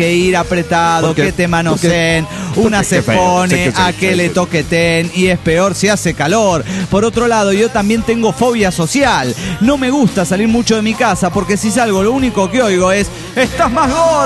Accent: Morelia, Michoacán, Mexico; de Morelia, Michoacán, México.

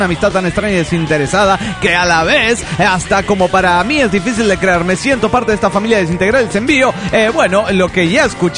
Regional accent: Chihuahua, Mexico; accent: Chihuahuan; now in Delta, United States; me di cuenta que perdí mi acento chihuahuense.

